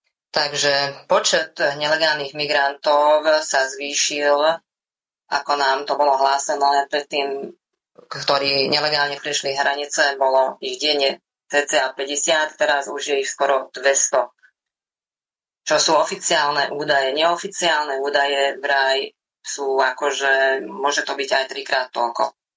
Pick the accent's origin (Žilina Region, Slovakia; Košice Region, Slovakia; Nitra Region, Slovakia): Nitra Region, Slovakia; Komárno; born there; Tak narodila som sa v Komárne, bývame v Komárne spolu so svojou rodinou